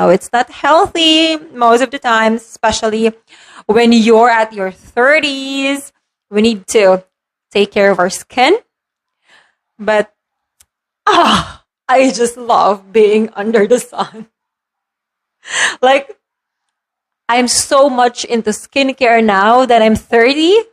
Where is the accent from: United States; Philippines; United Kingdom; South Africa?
Philippines; I'm a Filipina, you know